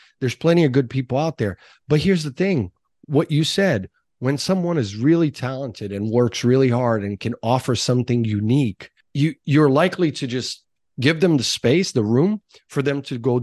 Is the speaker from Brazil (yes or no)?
yes; Brazil; now in United States; we were chatting about my home country, Brazil